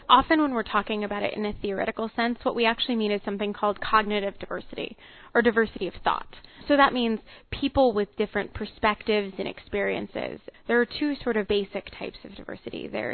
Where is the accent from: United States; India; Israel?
United States; So I'm a woman, I'm an American